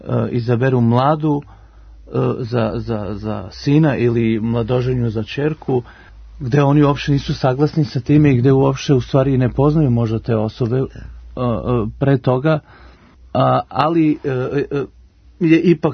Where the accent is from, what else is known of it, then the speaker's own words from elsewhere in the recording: Germany; now in Serbia; nisam odrastao u Srbiji, odrastao sam u Nemačkoj i onda sam odrastao tamo uz soul muziku, uz hip hop, uz R&B